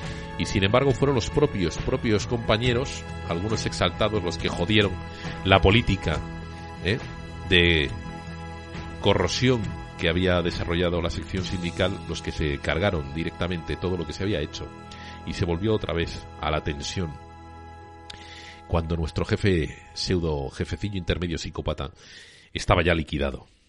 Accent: Spain; also born or lived in United States; En los años 90 me tuve que ir fuera de España 5 años a estudiar a Estados Unidos

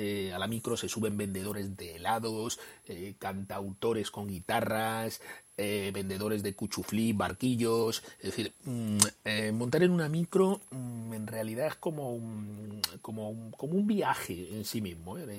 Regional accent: Spain; accent: Spanish; now in Chile; que llegué allí yo con mi, obviamente, cara de extranjero y mi acento de español, que es totalmente imposible de disimular. Y claro, como estoy acostumbrado a que todo en Chile se paga

